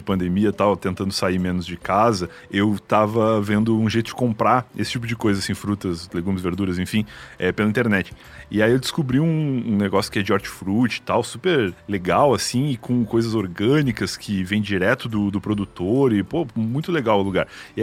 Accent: Rio Grande do Sul, Brazil; moved away as an adult; now in São Paulo, Brazil; Ó, eu sou gaúcho, eu vim morar aqui em São Paulo faz 7 anos.

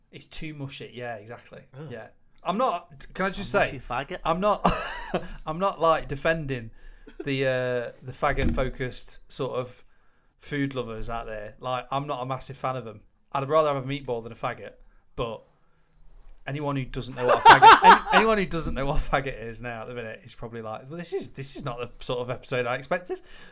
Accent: Nottingham, East Midlands, United Kingdom; I know, because I'm from Nottingham, we call it a cob.

